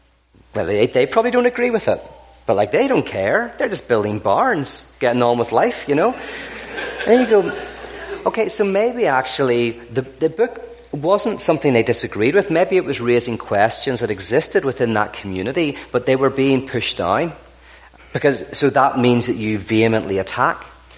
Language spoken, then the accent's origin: English; Belfast, Northern Ireland, United Kingdom; I'm from Belfast originally, which is, you know, famous for the Troubles, but also we built the Titanic.